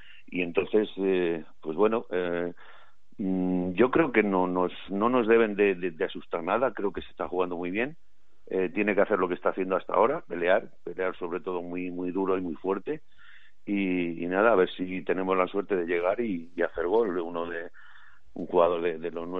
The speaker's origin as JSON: {"language": "Spanish", "town": "Madrid", "region": "Community of Madrid", "country": "Spain", "said": "Soy de Madrid, ¿no?"}